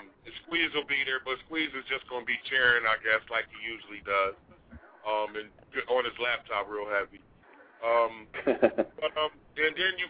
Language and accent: English; Midwest, United States; I'm from the Midwest, and I run the East, and I can drive 5 hours